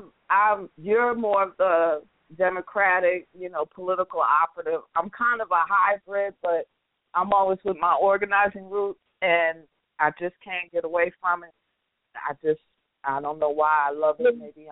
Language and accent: English; New York, United States; And I'm from New York, so my brother went to Providence University, so I spent some time up in Rhode Island.